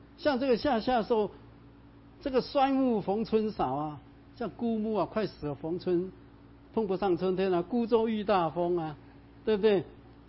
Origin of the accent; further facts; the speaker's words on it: China; 那我们中国人讲的天，或者讲的人，这叫头顶着天，两脚站在地上